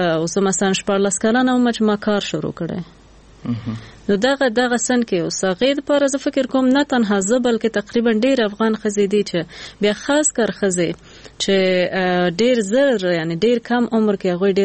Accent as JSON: {"language": "Pashto", "town": "Jalalabad", "region": "Nangarhar", "country": "Afghanistan", "said": "مخصوصا مونږ خو د جلال آباد یو"}